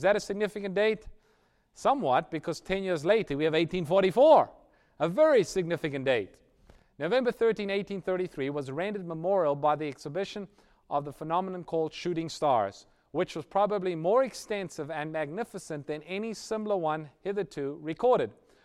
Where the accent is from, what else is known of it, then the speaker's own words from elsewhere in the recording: South Africa; Growing up in South Africa, we spent some time as missionaries in a place called Swaziland.